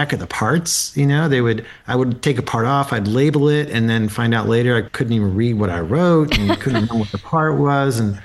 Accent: Philadelphia, Pennsylvania, United States; When I grew up in Philly, and when our cars broke down, we had to fix them, right?

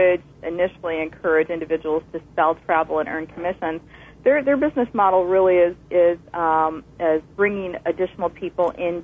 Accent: Michigan, United States; Michigan, and that's my home state. I'm a Midwest girl.

